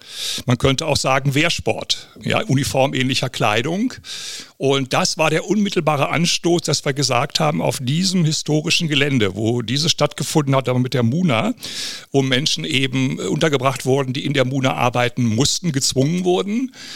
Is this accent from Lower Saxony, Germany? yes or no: yes; Leer, Lower Saxony, Germany; ich komme aus Leere und ich kenne das Thema eben von Familienfeiern und Gesprächen der Erwachsenen